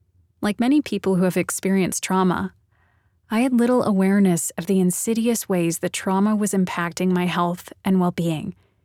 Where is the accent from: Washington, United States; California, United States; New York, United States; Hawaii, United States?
Hawaii, United States; Kailua; I was sitting on the roof of my family's car in my hometown of Kalua, Oahu, watching the floodwaters rise higher and higher.